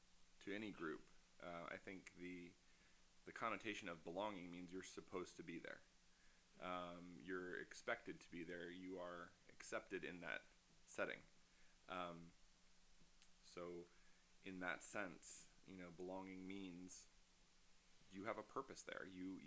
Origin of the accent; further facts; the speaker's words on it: Delaware, United States; born there; moved away as an adult; now in Colorado, United States; I was born in Delaware, in the spring of 1982, so that's also a millennial perspective. I joined the Air Force and moved to Colorado, where I now claim is home.